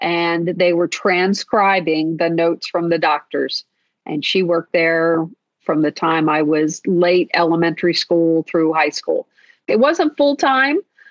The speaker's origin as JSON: {"language": "English", "town": "Linthicum", "region": "Maryland", "country": "United States", "tie": "born or raised there", "said": "In Linthicum, Maryland, over by the airport, over by the old Friendship Airport, which is now BWI Airport"}